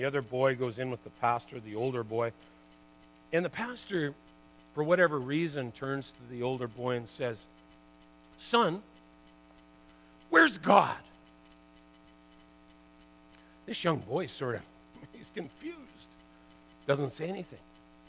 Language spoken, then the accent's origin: English; Burnaby, British Columbia, Canada; I'm a kid from Burnaby. We grew up right in Burnaby.